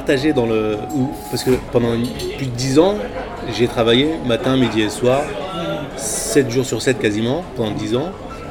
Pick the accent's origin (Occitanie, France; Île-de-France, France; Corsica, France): Île-de-France, France; Paris; born there; Pas du tout. Moi, je suis né à Paris.